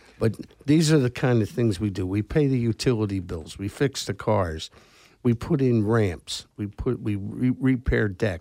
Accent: Wildwood, New Jersey, United States; And we grew up in Wildwood.

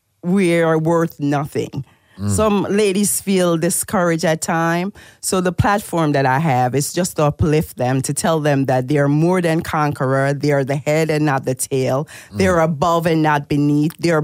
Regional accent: Jamaica; Yes, I am from Jamaica.

